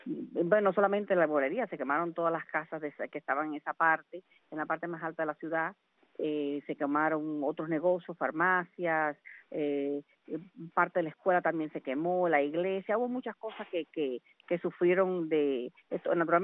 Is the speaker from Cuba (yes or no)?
yes; Holguín, Cuba; born there; yo nací en Holguín, que queda al norte de la provincia de Oriente.